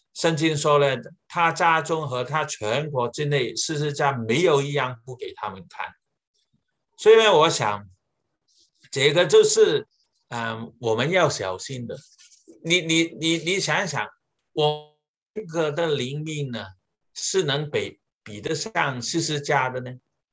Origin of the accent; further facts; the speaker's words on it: Hong Kong; 所以呢，我们香港人呢有一句话